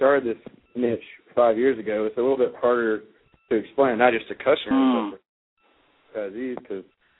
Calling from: Athens, Georgia, United States; I'm in our office here in Athens, Georgia, which is home of the University of Georgia, just east of Atlanta.

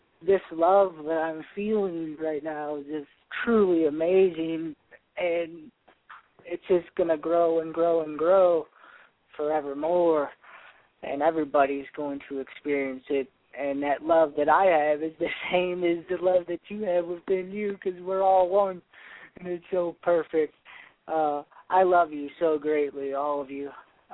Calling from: Mount Shasta, California, United States; I'm calling from Mount Shasta, California.

